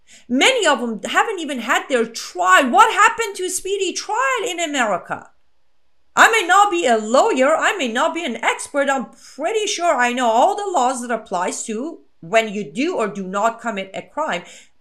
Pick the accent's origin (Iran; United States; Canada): Iran; I come from Islamic Republic of Iran.